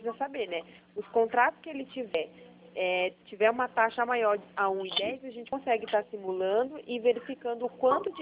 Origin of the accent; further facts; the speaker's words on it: Curitiba, Paraná, Brazil; Não, eu sou aqui de Curitiba.